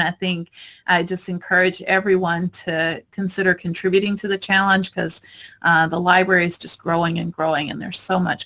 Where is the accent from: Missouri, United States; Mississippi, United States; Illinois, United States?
Mississippi, United States; Natchez; that's my hometown in Natchez.